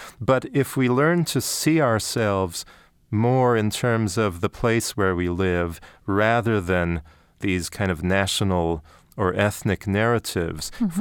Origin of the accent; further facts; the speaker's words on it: Canada; growing up in Canada, after a while, it became almost normal that, you know, a lot of Canadians were hyphenated Canadians.